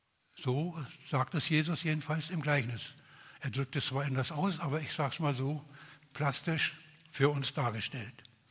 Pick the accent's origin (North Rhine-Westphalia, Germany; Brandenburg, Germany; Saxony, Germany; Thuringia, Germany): Brandenburg, Germany; Bei uns in der Prignitz waren die Hocken, das waren so 20 Garben, die aufgestellt wurden, 9 in jeder Reihe und an jeder Seite eine als Abschluss.